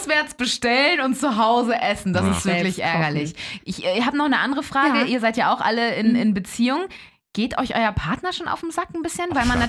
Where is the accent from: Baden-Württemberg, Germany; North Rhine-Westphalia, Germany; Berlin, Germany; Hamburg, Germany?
Hamburg, Germany; als Hamburger kennst du im Zweifel deine Nachbarn nicht wirklich.